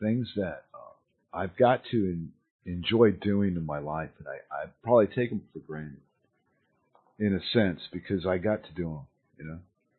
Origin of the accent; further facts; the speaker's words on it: California, United States; Oh man, no, you're exotic because I'm from California.